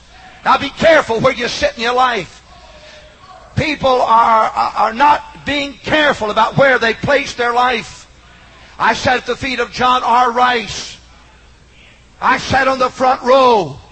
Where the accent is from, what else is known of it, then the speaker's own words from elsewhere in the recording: Arkansas, United States; born there; Now, I don't know about you, and I was born in Arkansas, so that's one against me.